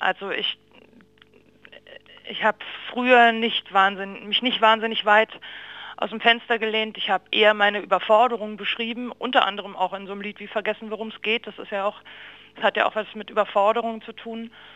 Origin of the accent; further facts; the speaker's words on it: Berlin, Germany; moved away as an adult; also born or lived in Weimar / Zurich; Berlin, ich komme aus Köpenick eigentlich, bin da aufgewachsen, bin mit 19 weg nach Weimar.